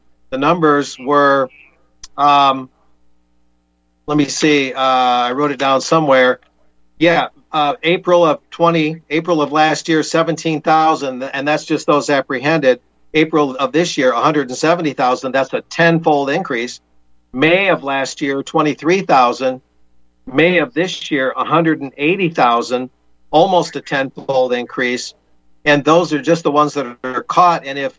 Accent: Texas, United States; I'm a rancher from Texas.

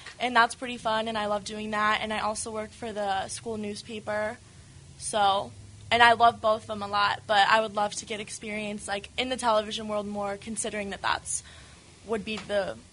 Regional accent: Decatur, Illinois, United States; I am from Decatur, Illinois. It's like central, about 2.5 hours.

